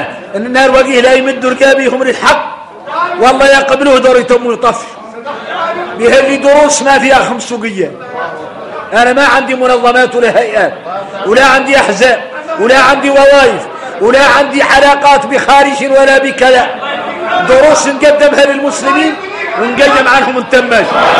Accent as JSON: {"language": "Arabic", "country": "Mauritania", "said": "أنا موريتاني ما أنا من دولة أخرى ولا أنا من جهة أخرى"}